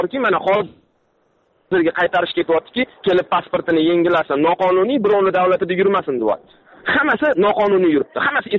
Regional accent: Tashkent, Uzbekistan; men o'zim toshkentlikman.

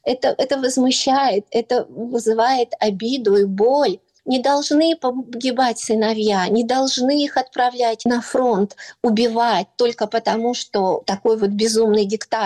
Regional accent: Mariupol, Donetsk Oblast, Ukraine; first language uk; Russian is a second language; я говорю на русском языке, потому что я, в общем-то, с Мариуполя, с Донбасса, там были русскоговорящие люди. Но украинский язык — это мой родной язык, я люблю его, я могу говорить на украинском языке.

